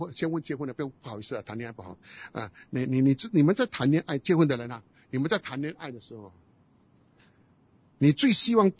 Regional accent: Guangdong, China; 我们广东人讲好硬颈啊，啊死硬派啊

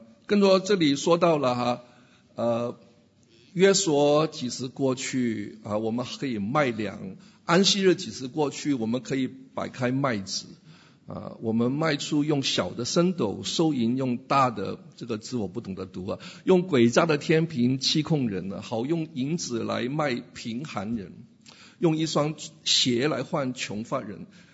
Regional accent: China; 是不是我们中国人所说的逢人只说三分话啊？

